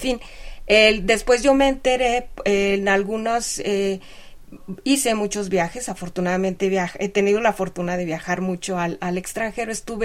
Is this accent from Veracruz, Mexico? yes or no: yes; Veracruz, Mexico; now in Mexico City, Mexico; Yo soy veracruzana, llegué a la Ciudad de México a estudiar estudios de posgrado